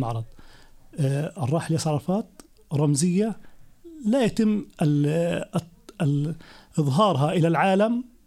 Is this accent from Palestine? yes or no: yes; Palestine; حتى وإن كان مختلفا تجمعنا نحن كفلسطينيين مع اختلاف الأيديولوجيات ومع اختلاف الرؤى السياسية، في النهاية نجتمع.